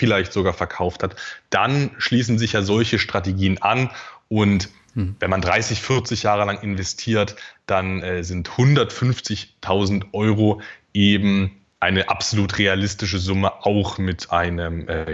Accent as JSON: {"language": "German", "town": "Dresden", "region": "Saxony", "country": "Germany", "tie": "born or raised there", "also_born_or_lived": "Erzgebirge", "said": "Also ich bin nicht in Dresden geboren, sondern habe also geboren bin ich tatsächlich im Erzgebirge. Also da doch etwa eine Stunde weg von Dresden. Aufgewachsen bin ich dann aber in Dresden"}